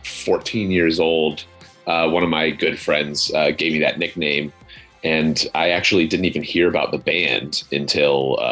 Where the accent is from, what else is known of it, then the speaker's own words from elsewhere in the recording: Anchorage, Alaska, United States; moved away as an adult; And so I grew up in Anchorage, Alaska. And so in my hometown, my first job was at an Italian restaurant called Orso, and started there.